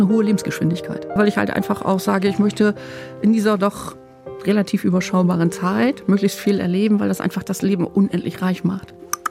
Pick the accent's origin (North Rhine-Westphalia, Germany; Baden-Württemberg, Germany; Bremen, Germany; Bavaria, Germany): Bremen, Germany; born there; Ich bin in Bremen-Nord geboren, also noch damals im Hartmannstift und habe dann auch so Exkursionen gemacht in Richtung Stadtzentrum. Ich habe sogar mal früher in der Sögestraße gewohnt. Ich bin dann mal irgendwann in die Neustadt übergesiedelt und dann musste ich wieder zurück